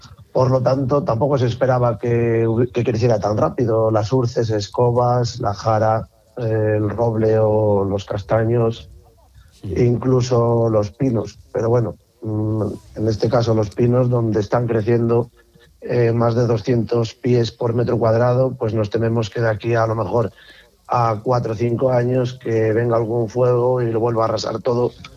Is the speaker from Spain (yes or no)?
yes; Castile and León, Spain; tan cerca que al final mi pueblo estaba, o está, entre los incendios de Puercas y de Molezuelas de la Carballeda